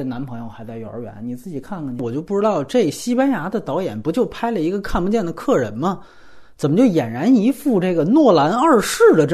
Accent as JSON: {"language": "Chinese", "country": "China", "said": "对于我们中国人，对于咱们这个中国市场有意义来说"}